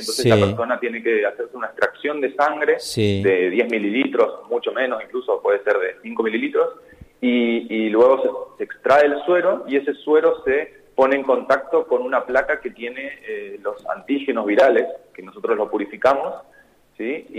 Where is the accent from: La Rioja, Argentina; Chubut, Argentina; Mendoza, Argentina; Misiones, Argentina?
Misiones, Argentina; Soy de Misiones, ¿sí? Yo soy misionero, sí. Y estudié en Misiones la carrera de licenciatura en genética en la Universidad Nacional de Misiones y luego vine a hacer el doctorado a Buenos Aires.